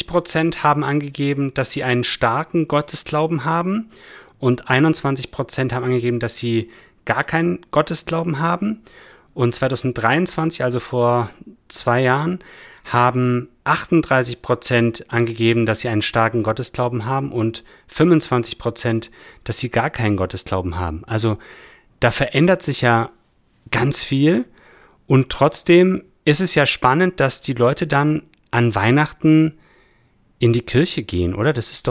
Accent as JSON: {"language": "German", "town": "Remseck", "region": "Baden-Württemberg", "country": "Germany", "said": "ich komme aus Remseck bei Ludwigsburg, bei Stuttgart."}